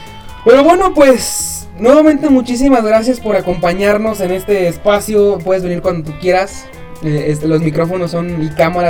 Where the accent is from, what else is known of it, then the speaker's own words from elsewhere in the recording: Mexico; Pero hashtag somos mexicanos, ¿no?